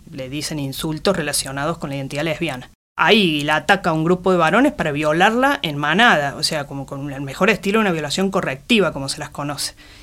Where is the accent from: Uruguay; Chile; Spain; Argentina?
Argentina; Córdoba; now in Mendoza, Argentina; yo vivo en Mendoza hace muchos años, pero soy cordobesa. Yo creo que soy una señora grande